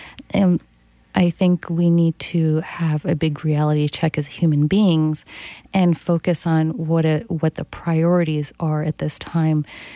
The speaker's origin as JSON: {"language": "English", "country": "United States", "said": "Well, I view these demonstrations as an American."}